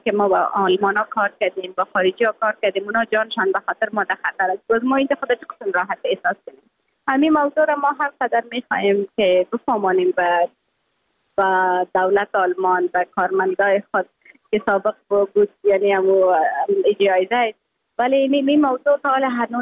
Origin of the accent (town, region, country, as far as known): Afghanistan; moved away